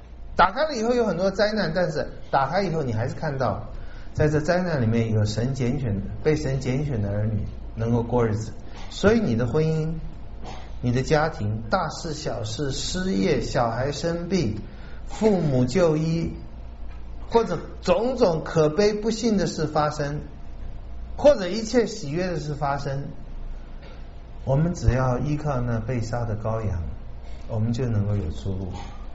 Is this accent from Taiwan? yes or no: no; China; 我们中国人说智者不忧，仁者不惧，勇者不惧